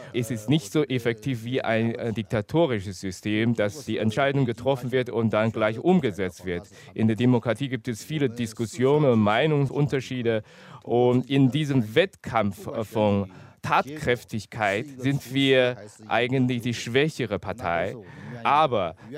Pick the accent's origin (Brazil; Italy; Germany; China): China; Sichuan; moved away; Aber ich vermisse meine Heimat Sichuan und ich vermisse die schöne Sichuan-Küche und dann auch die hochprozentige Alkohol aus Sichuan.